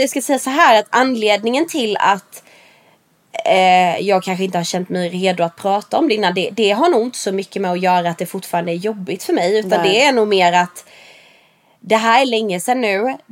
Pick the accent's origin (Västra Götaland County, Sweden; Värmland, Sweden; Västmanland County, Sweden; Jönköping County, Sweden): Jönköping County, Sweden; Värnamo; Det är ett sånt här gippo som vi har i min hemstad då.